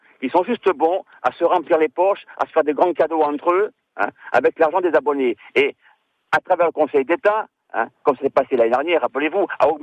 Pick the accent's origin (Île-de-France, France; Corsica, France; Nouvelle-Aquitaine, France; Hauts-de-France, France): Corsica, France; Je suis paysan du Lugo, comme vous dites, une Corse.